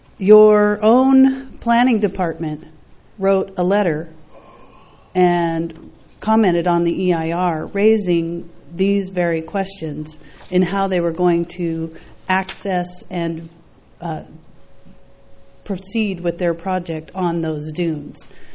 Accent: Los Osos, California, United States; from Los Osos

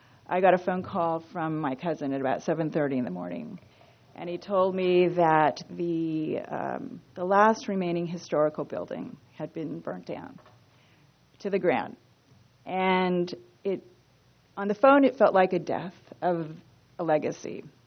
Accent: Arroyo Grande, California, United States; I grew up here in Arroyo Grande. Both sides of my family farmed here

